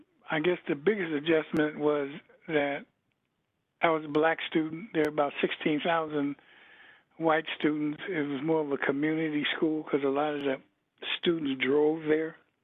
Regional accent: Youngstown, Ohio, United States; I'm from Youngstown, Ohio. I lived on the south side on, in fact, my address was 437 West Myrtle Avenue.

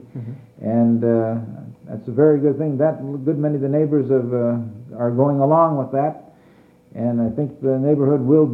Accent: Youngstown, Ohio, United States; Well, I was born in Youngstown, Ohio, March 20th, 1913. Born and raised here, raised on the north side

